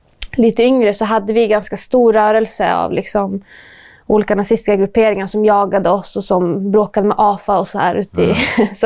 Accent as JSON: {"language": "Swedish", "country": "Sweden", "said": "som jag insåg att jag fick kalla mig svensk och säga att jag är svensk också."}